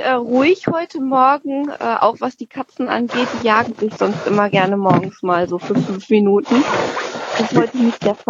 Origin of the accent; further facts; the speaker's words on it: Harmbeck, Lower Saxony, Germany; now in Hamburg, Germany; Ich komme ja auch aus so einem kleinen Kurstädtchen in Niedersachsen, in Harmbeck. Und also ich bin quasi so direkt am Wald groß geworden. So 5 Minuten gehen und dann stehst du halt mitten in der Natur.